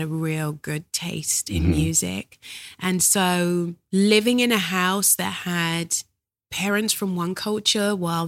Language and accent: English; London, United Kingdom; born there; I was born in South London. I was born in the last 3 months of the 60s. So September 69.